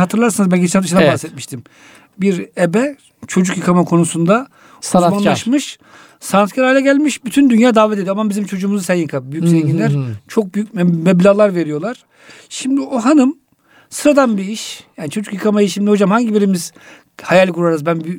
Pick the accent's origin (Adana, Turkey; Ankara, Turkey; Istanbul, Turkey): Istanbul, Turkey; born there; Ben İstanbul'da doğmuşum.